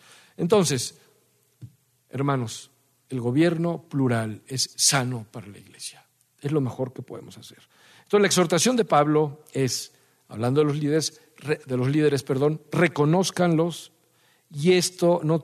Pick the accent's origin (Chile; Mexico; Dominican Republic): Dominican Republic; Ya hablé como dominicano.